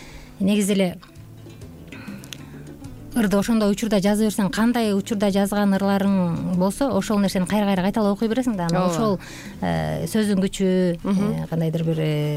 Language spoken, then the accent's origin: Kyrgyz; Naryn Region, Kyrgyzstan; Мен өзүм Жумгал районунун башкаганды айылында төрөлүп өскөм. 6 бир тууганмын, 3 кыз 3 уул, ортончусу болом.